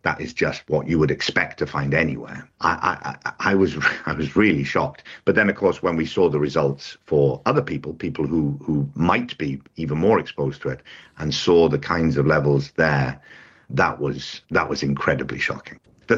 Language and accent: English; Newport, Wales, United Kingdom; it turns out that when I was born, and I was born in Newport in South Wales